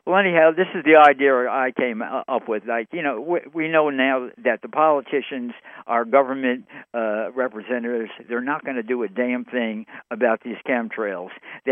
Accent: New York, United States; like I said, I'm from New York

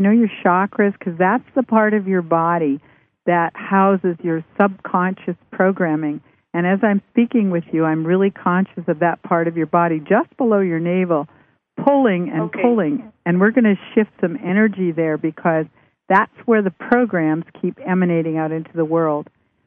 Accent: Vancouver, British Columbia, Canada; Oh, hi, that's my hometown.

